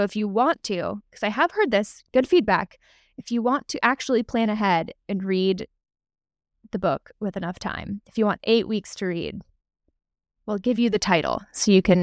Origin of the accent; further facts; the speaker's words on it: Colorado, United States; back to the Sand Creek Massacre time, which I know because I'm from Colorado.